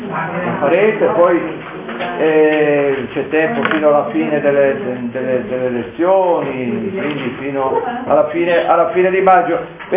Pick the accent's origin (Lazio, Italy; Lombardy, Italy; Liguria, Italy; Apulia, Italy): Liguria, Italy; volete che io da buon ligure non la utilizzi questa pagina per stampare